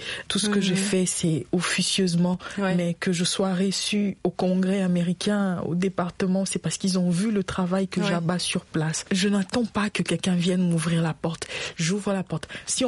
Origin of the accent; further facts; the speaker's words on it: DR Congo; nous avons grandi au Congo.